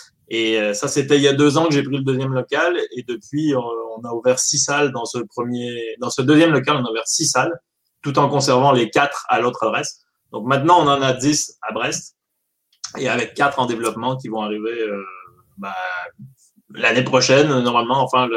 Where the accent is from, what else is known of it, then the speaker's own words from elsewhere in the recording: Quebec, Canada; je me sentais un peu mal en tant que Québécois de mettre un nom anglais. Je l'ai fait valider par mes plus proches amis au Québec avant.